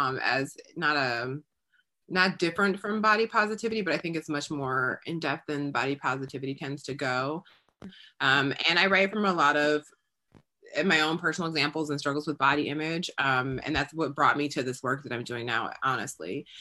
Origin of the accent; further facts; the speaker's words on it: Midwest, United States; now in Brooklyn, United States; I'm from the Midwest. I live in Brooklyn now, but I'm from the Midwest.